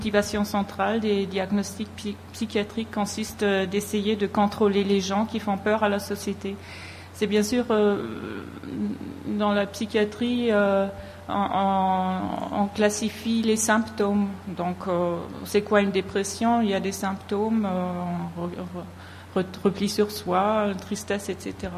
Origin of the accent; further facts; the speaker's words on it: Germany; French is a second language; Je suis d'Allemagne, je suis psychologue clinicienne. Mais j'ai fait mes études en France, à Strasbourg, c'est pour ça que je parle le français, mais je fais pas mal de fautes encore